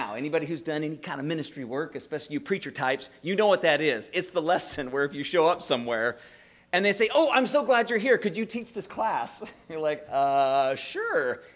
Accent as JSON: {"language": "English", "town": "Placerville", "region": "California", "country": "United States", "tie": "born or raised there", "said": "I grew up in Placerville, California, which is only about an hour away from there, and I grew up in the church"}